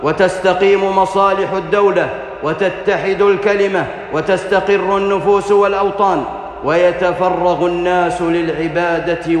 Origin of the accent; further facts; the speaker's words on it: Saudi Arabia; فإني لا أعلم بلدًا يطبق شرع الله كما يطبق في بلادنا المملكة العربية السعودية حرسها الله.